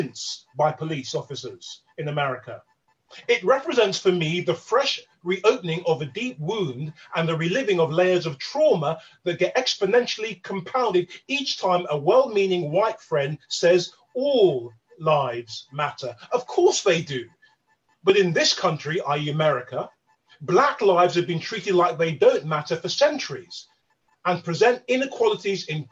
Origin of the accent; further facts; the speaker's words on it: Hackney, London, United Kingdom; Growing up in Hackney